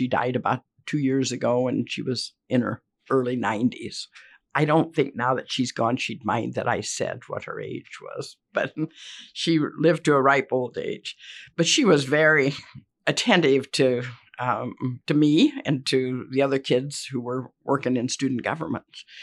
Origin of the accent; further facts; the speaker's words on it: Mishawaka, Indiana, United States; My parents had chosen to move out into the country about 3 miles south of Mishawaka.